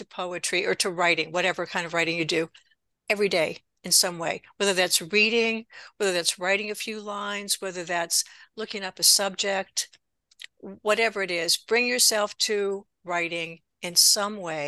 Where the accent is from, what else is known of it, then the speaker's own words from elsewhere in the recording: Johnstown, Pennsylvania, United States; I'm from Johnstown. So I have a personal stake in the story.